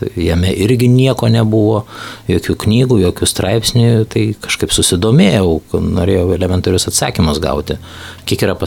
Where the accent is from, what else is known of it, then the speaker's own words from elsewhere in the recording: Vilnius, Vilnius County, Lithuania; now in Palanga, Lithuania; Aš iš tiesų esu vilnietis, prieš kokius 25 metus atsidūriau Palangoje